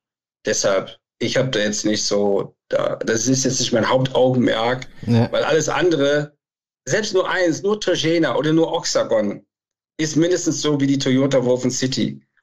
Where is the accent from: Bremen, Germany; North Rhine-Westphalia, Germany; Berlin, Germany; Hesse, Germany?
North Rhine-Westphalia, Germany; Da, wo ich herkomme, zwischen Köln und Aachen